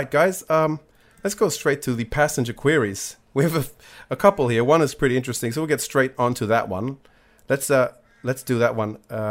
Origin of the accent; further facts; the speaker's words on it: Solomon Islands; See, as a lot of you guys know, I grew up in the Solomon Islands.